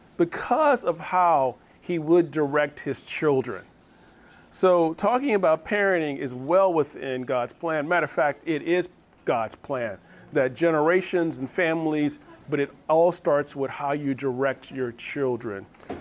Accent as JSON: {"language": "English", "town": "Chicago", "region": "Illinois", "country": "United States", "said": "So I'm also from Chicago. And like I like to say, from the south side of Chicago."}